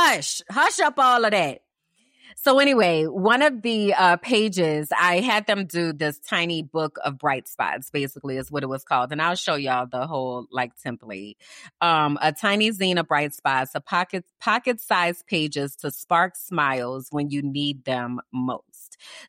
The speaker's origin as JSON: {"language": "English", "town": "New Orleans", "region": "Louisiana", "country": "United States", "said": "And keep in mind, I'm from New Orleans, so I don't have a lot of pictures of myself at all."}